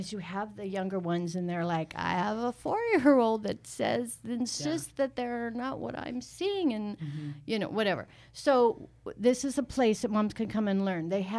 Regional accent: California, United States; I'm from California.

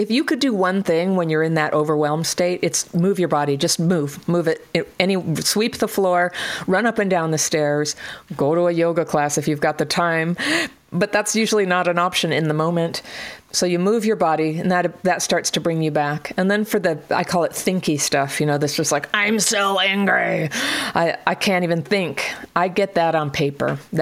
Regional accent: Berkeley, California, United States; My husband says this to me because I'm, you know, my mother's from Brooklyn. I'm from Berkeley.

